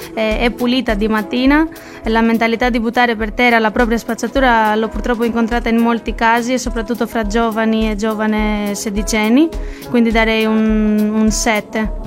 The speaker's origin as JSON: {"language": "Italian", "town": "Tirana", "region": "Tirana County", "country": "Albania", "said": "Vengo da Tirana, ma sono un incrocio tra l'Albania e la Grecia"}